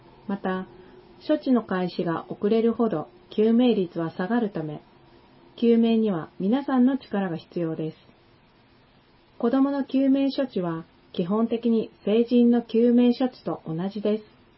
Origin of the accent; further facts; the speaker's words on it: Osa, Okayama, Japan; 大佐出身です。生まれてこの方22年、生まれも育ちも大佐で大自然の中で育ちました。